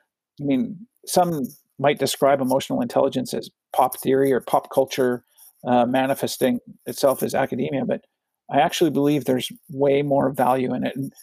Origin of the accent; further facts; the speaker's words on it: Powell River, British Columbia, Canada; I come from Powell River, BC, was born in 1969